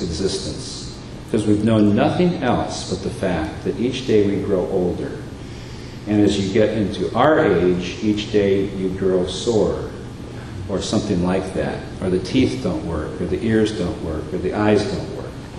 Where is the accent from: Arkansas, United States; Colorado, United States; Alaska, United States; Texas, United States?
Colorado, United States; I grew up in Colorado, so I know what the mountain ranges look like.